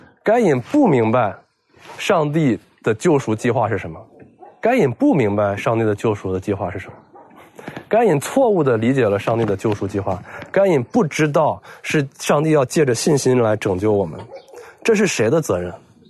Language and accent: Chinese; China; 我们中国人说，有人在的地方就有江湖